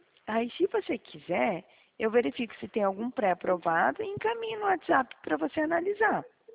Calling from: Dourados, Mato Grosso do Sul, Brazil; Eu falo do Mato Grosso do Sul, de Dourados.

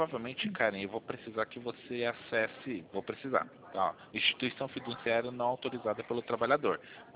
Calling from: Sorocaba, São Paulo, Brazil; Eu falo de Sorocaba

